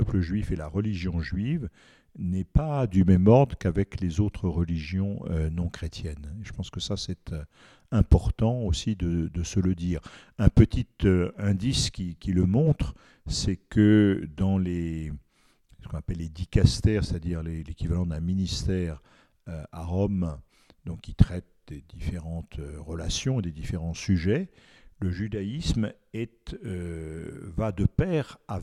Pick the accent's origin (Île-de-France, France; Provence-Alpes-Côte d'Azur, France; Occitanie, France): Île-de-France, France; Paris; Après, c'est sûr aussi que, par exemple, moi, je suis originaire de Paris.